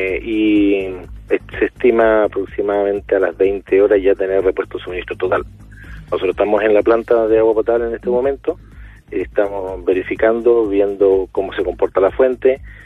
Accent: Magallanes, Chile; yo que soy magallánico, nacido y criado en esta hermosa región

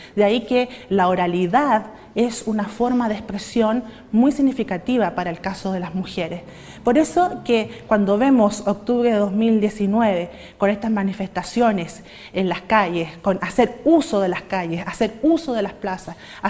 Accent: Chile; hay otros fenómenos que también nos han acompañado como chilenos y chilenas en los últimos años.

